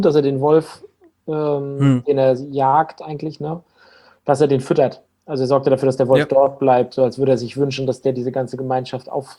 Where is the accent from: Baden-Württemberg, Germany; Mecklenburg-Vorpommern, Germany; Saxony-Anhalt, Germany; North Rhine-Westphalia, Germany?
Mecklenburg-Vorpommern, Germany; Rostock; ich bin zwar jetzt in Rostock aufgewachsen, was wohl ja 200.000 Leute wohnen, habe aber ein Stück außerhalb von Rostock gewohnt mit meiner Mutter und ihrem Mann